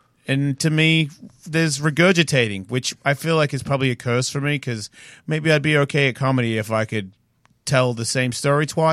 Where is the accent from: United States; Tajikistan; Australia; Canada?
Australia; And I'm Australian.